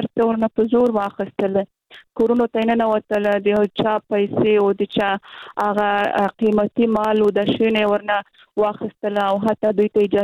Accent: Afghanistan; now in Islamabad, Pakistan; تقریبا 2 میاشتې کېږي چې زه له افغانستان نه کډواله شوې یم او دلته اسلام آباد کې اوسېږم.

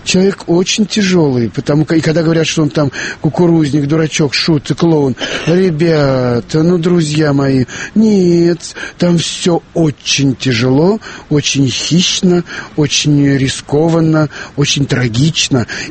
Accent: Orekhovo-Zuyevo, Moscow Oblast, Russia; мальчик из Орехов Зуев

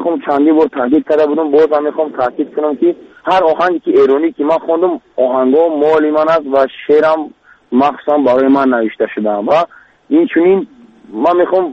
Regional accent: Tajikistan; در همین تاجیکستان ما چقدر لهجه هست

